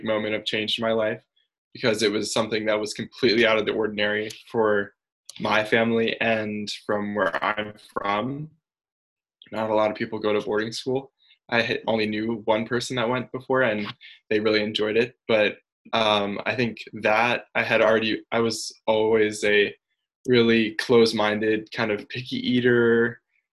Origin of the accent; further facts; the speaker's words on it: Queenstown, Maryland, United States; I'm from Queenstown, Maryland.